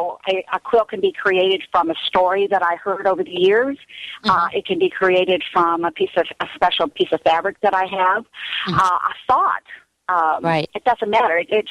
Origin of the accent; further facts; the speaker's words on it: Florida, United States; And when they saw that I was from Florida, they said, well, we're the Pink Flamingos.